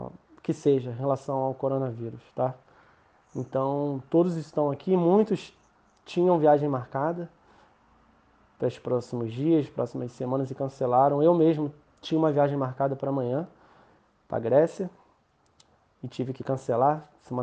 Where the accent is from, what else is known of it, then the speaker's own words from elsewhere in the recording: Rio de Janeiro, Brazil; Sou natural do Rio de Janeiro.